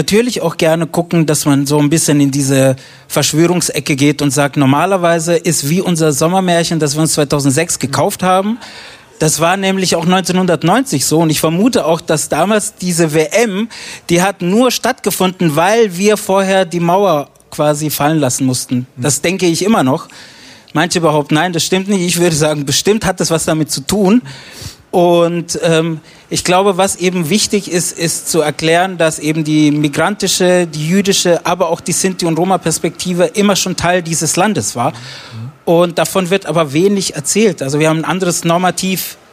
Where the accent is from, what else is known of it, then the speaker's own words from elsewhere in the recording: Prizren, Prizren District, Kosovo; Genau, ich komme aus der wunderschönen Stadt Prizren. Das ist sowas wie die Kulturhauptstadt des Kosovos.